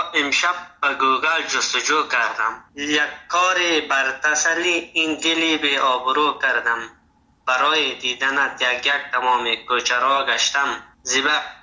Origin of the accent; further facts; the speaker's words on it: Afghanistan; first language Dari; زبان دری به اصطلاح زبان مادریم است، فضل خدا مشکل نداره. ما همچنان زبان تحصیل ما زبان هزارگی را میفهمم، بلدیت دارم 100%. دیگه ازبکی را بلدیت دارم میفهمم